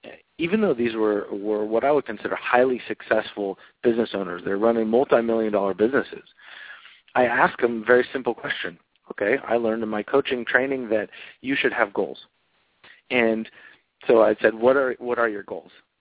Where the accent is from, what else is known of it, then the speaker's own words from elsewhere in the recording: Oregon, United States; No, I grew up in Central Oregon.